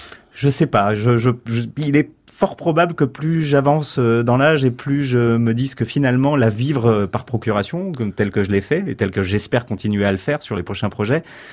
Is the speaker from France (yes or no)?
yes; France; je suis français aussi